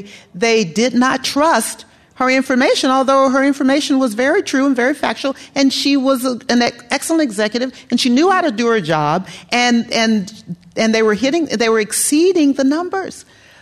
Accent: California, United States; I say who I am and where I work and that I'm from the Bay Area.

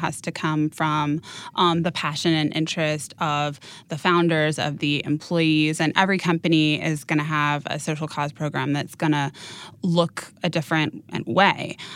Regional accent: Napa, California, United States; So I was raised in a small town. I was raised in Napa. My grandparents moved there when it was prune country, long before it was wine country.

